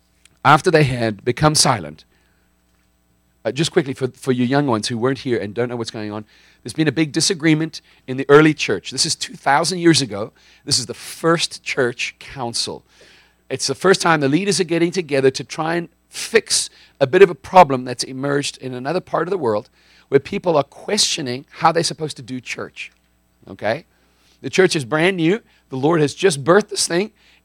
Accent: South Africa; I grew up in the Anglican church in South Africa, and it was very different.

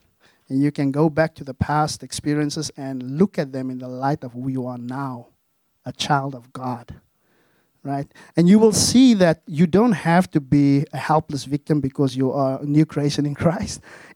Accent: South Africa; I grew up in South Africa.

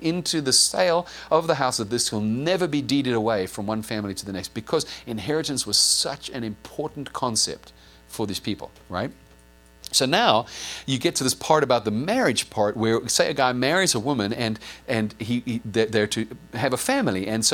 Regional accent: South Africa; I grew up in South Africa, where the white people dominated the indigenous people, the black people of South Africa.

